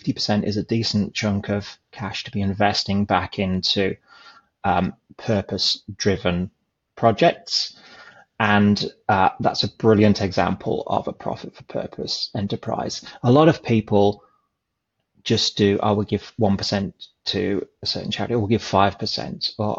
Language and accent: English; England, United Kingdom; accent: English; I'm obviously English from my accent. I'll say where I am now, and then I'll relate that back to where I come from.